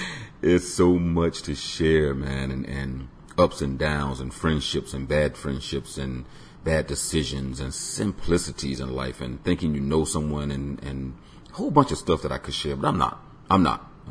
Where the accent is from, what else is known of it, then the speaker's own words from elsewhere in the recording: Tampa, Florida, United States; born there; I was born on Davis Island, which is within Tampa, Florida.